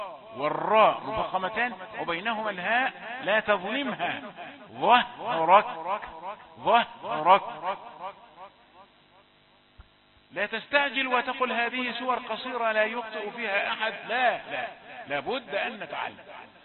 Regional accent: Egypt; أننا كمصريين جلنا معظمنا ينطق الضاد شديدة

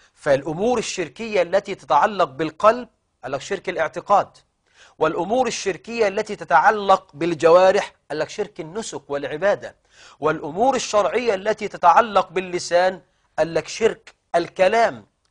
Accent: Egypt; عندنا كمصريين

